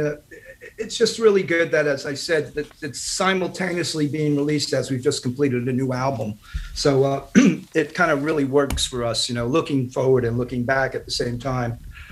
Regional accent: New Jersey, United States; moved away as an adult; now in New York City, United States; Especially, you know, here in the city where we all basically grew up, and, you know, I moved here from New Jersey when I was 18.

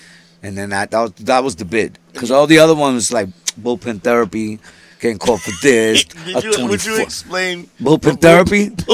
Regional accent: The Bronx, New York, United States; Been in the streets since 9. Okay. Yeah. I'm from the Bronx.

